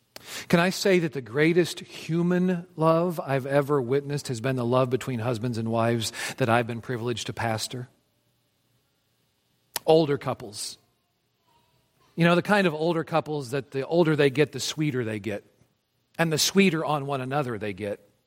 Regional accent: Britt, Iowa, United States; born there; I was born in Northwest Iowa, the booming metropolis of Brit, population 396.

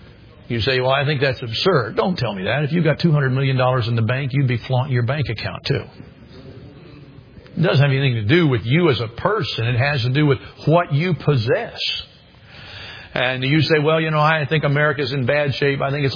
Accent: United States; You know, on its worst day, I'm glad I'm an American.

